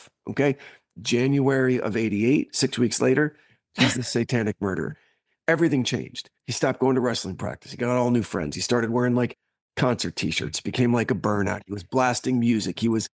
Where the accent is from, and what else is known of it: New Jersey, United States; born or raised there